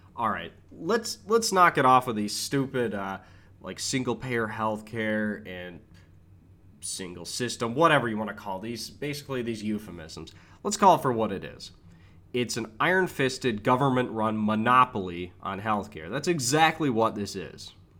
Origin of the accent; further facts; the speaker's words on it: Michigan, United States; For example, in my home state of Michigan, you need a license simply to have a business.